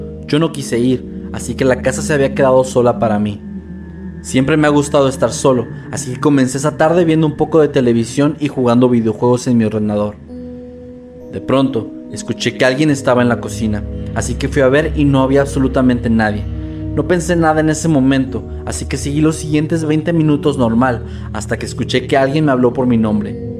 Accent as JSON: {"language": "Spanish", "region": "Trujillo", "country": "Venezuela", "said": "Yo soy del estado de Trujillo en Venezuela y esta es mi anécdota, la cual me pasó cuando estaba pequeño, tenía 7 años para ser exacto."}